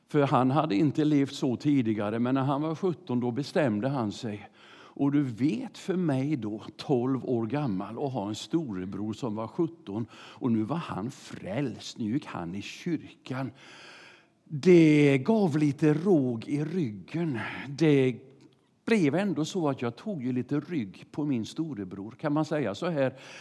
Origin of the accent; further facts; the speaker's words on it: Vetlanda, Jönköping County, Sweden; Hade en ledare hemma i Vetland där jag växte upp